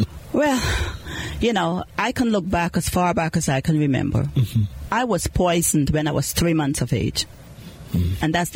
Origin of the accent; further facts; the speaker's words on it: Guyana; I grew up in Guyana, South America